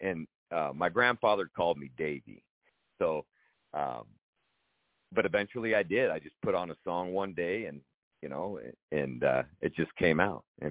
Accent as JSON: {"language": "English", "town": "Tacoma", "region": "Washington", "country": "United States", "tie": "born or raised there", "lives_now": "Las Vegas, United States", "said": "I grew up in Tacoma, Washington. I actually grew up in the suburbs, Puyallup, Orting, Packwood, Elby area. That's where my roots are."}